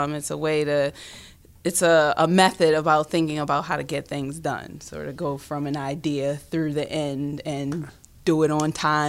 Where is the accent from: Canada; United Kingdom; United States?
United States; Baltimore, Maryland; found out my family's been in Baltimore since at least 1812. So, like, I'm from Baltimore, like, really from Baltimore. Went to Western High School.